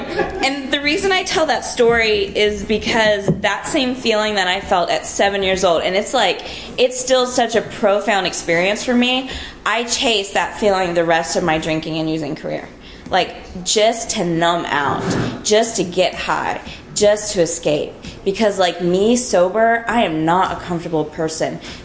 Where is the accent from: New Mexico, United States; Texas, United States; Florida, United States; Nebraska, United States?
Texas, United States; I grew up in Texas. I'm a Southern girl, and I moved out here about 3 years ago to go to law school